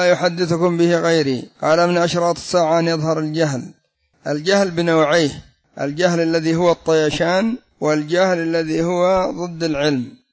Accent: Yemen; مثل عندنا في اليمن: كلنا يمن موبايل.

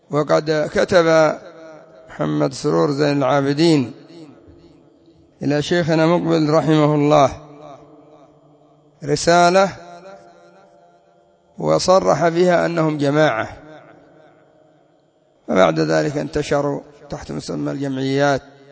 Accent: Yemen; وعندنا في اليمن أنشأوا مجلة

